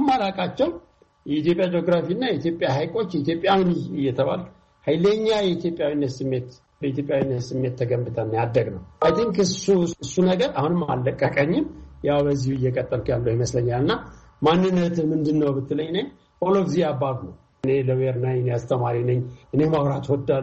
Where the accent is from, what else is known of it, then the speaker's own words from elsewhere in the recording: Mekelle, Tigray, Ethiopia; መቀሌ ተወልጄ ነው ያደርኩት። የመቀሌ ልጅ ነኝ። መቀሌ ደግሞ ትግራይ ውስጥ ነው የሚገኘው። ወላጆቼ ሁለቱም አባቴና እናቴ ትግርኛ ነው የሚያወሩት። ስለዚህ እኔ የትግራይ ልጅ ነኝ። ቤተሰቦችም የትግራይ ልጆች ነበሩ።